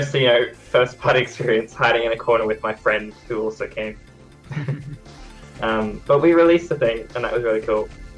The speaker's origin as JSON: {"language": "English", "country": "Australia", "said": "we're from Australia and there's, like, no one, like, you know, the Australian scene's pretty small."}